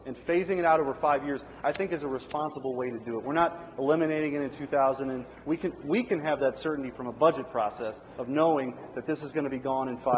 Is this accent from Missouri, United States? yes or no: yes; St. Louis, Missouri, United States; And as you and I know, we come from the St. Louis area.